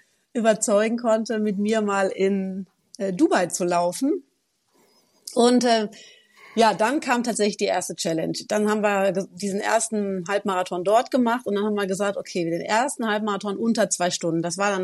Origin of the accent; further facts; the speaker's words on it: Eifel, Germany; born there; now in Cologne, Germany; Also ich bin eine kölsche Frohnatur, obwohl ich nicht in Köln geboren bin, sondern in der Eifel, unweit von dir, Alex. Und bin 47 Jahre, genau, wohne in Köln